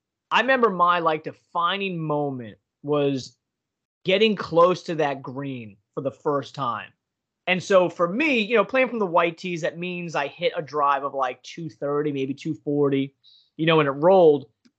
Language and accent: English; Pennsylvania, United States; And, you know, he finds out I'm from Pennsylvania.